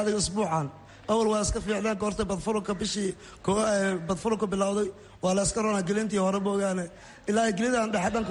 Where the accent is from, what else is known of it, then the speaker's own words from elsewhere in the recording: Jowhar, Middle Shabelle, Somalia; now in Bosaso, Somalia; gobolka shabeellaha dhexe jawaar baan ka imid. adu waxaan imid halkan 2001 baa imid halka boosaaso.